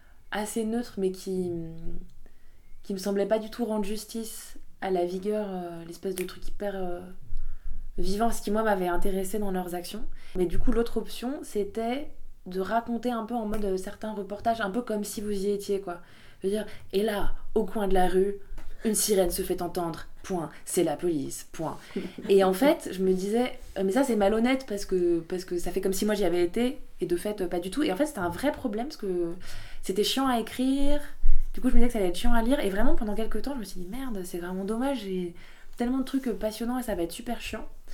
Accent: France; parce que je suis française

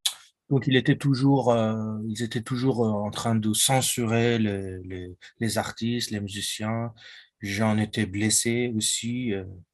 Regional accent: Isfahan, Iran; born there; French is a second language; Certaines villes autorisent les femmes à monter sur scène. Ma ville, il l'autorise pas. Ma ville natale est Ispahan.

